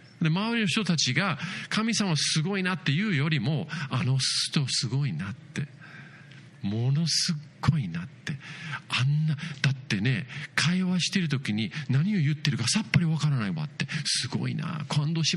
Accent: Yokohama, Kanagawa, Japan; そして私子供の時からそれをどうしたもんかなと思ってて、横浜育ちですので

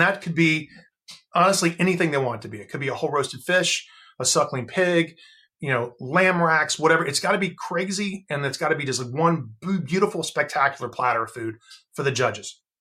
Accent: South Carolina, United States; And so I grew up in South Carolina. And so, you know, barbecue sauce was in my baby bottle growing up.

